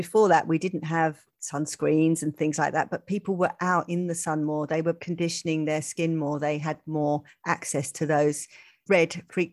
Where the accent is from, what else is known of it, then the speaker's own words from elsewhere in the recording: England, United Kingdom; And I'm an English person, so you think that I might.